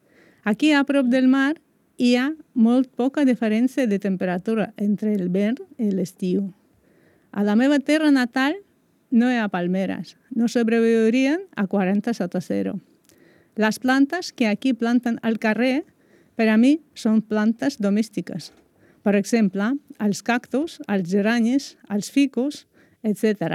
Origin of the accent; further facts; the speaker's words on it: Siberia, Russia; Catalan is a second language; now in Spain; vaig néixer a la Sibèria. És un altre clima, molt dur.